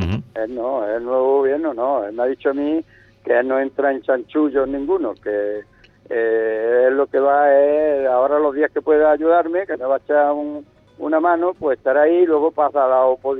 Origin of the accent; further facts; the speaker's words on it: Cómpeta, Andalusia, Spain; el pueblo de Cómpeta me conoce a mí, todos los esfuerzos y todas las cosas que he hecho yo por mi pueblo